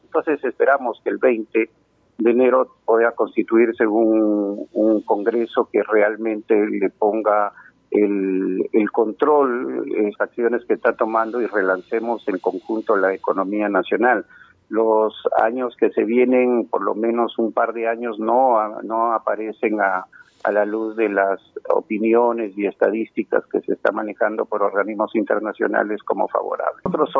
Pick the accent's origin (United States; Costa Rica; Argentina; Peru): Peru; Para nosotros es más fácil como peruanos ir a comprar a la tienda